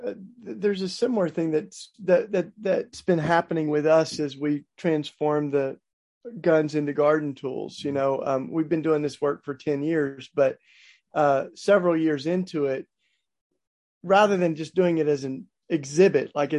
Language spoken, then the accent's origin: English; Tennessee, United States; I'm from Tennessee originally, and in Tennessee we had a statue of Nathan Bedford Forrest